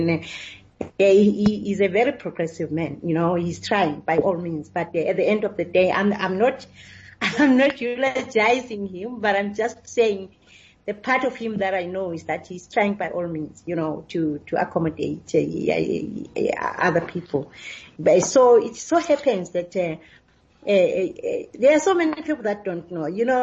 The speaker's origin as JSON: {"language": "English", "town": "Soweto", "region": "Gauteng", "country": "South Africa", "said": "I was born in Soweto, I'm a Johannesburg. My parents are from Kono in the Eastern Cape, but I was born in Johannesburg and Soweto."}